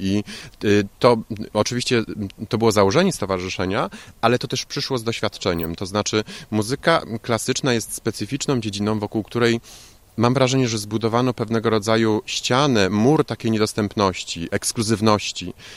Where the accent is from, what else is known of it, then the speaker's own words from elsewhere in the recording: Zielona Góra, Lubusz Voivodeship, Poland; z Zielonej Góry, skąd jestem, gdzie nadal jestem zameldowany.